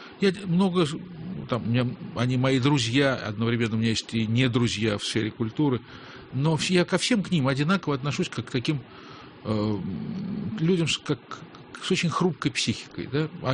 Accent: Moscow, Russia; born or raised there; also born or lived in Kyrgyzstan

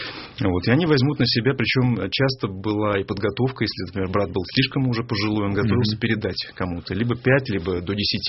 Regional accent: Moscow, Russia; also born or lived in Vladivostok, Russia; Да, мы жили в Москве. Хоть я родился в Владивостоке, там мой отец инженером проработал пару лет. И вот вернулись опять в Москву.

